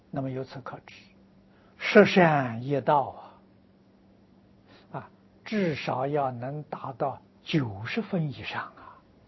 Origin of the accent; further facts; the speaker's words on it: China; 我们中国人常讲的玉皇大帝呀